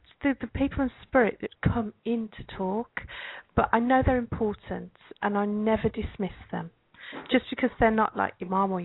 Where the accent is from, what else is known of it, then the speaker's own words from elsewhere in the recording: Birmingham, West Midlands, United Kingdom; accent: Brummy; I'm what you might call a Brummy. I come from Birmingham in England.